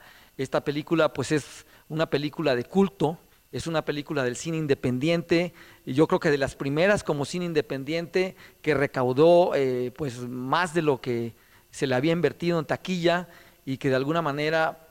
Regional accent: Mexico; así somos los mexicanos

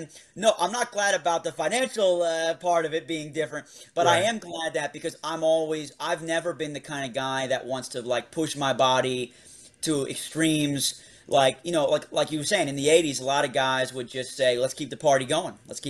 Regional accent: Pennsylvania, United States; born there; I didn't realize until I moved away from the Lehigh Valley that I happened to be born in this very interesting little oasis of talent that is so unusual

